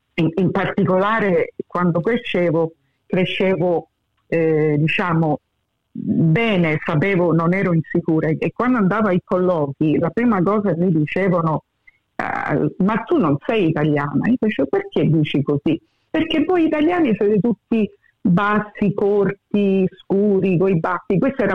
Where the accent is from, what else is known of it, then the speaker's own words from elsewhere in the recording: Paddington, New South Wales, Australia; sono cresciuta a Paddington, perché là tutti italiani, diciamo, sono nata pure a Paddington, all'ospedale St. Margaret, e dopo siamo trasferiti a Double Bay